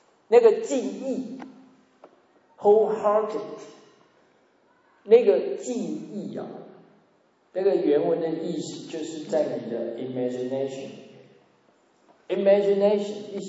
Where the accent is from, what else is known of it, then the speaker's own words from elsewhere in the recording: China; 我们中国人的老天爷的观念，称神为天